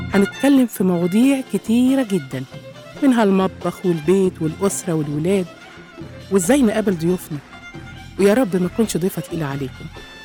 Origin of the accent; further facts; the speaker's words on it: Egypt; وبخاصة اننا كمصريين مطلعين على كل محافظه انطباع مميز